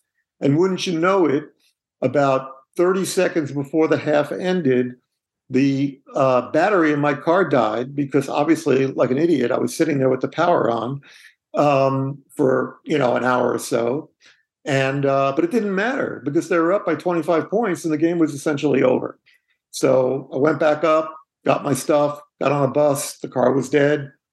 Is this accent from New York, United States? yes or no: yes; Staten Island, New York, United States; Yeah, I lived in, I grew up in Staten Island, I lived in public housing in a pretty crowded apartment with kids and parents.